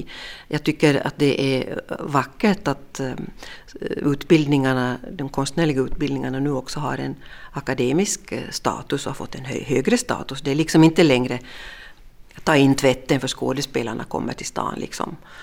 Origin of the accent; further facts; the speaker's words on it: Ostrobothnia, Finland; accent: Ostrobothnian dialect; Mitt modersmål är ju en österbottnisk dialekt och den känns ju som någonting som är väldigt tungt förankrat i mig.